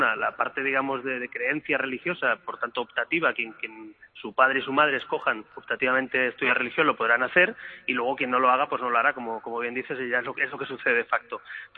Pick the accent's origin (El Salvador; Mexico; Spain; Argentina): Spain; yo soy un ejemplo de eso, como muchos españoles que hemos estudiado en escuela pública y en escuela concertada.